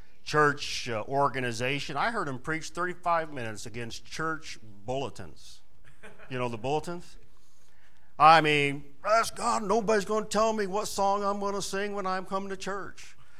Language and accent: English; Hammond, Indiana, United States; I was born and raised in Hammond, and went to a little church there in Hammond.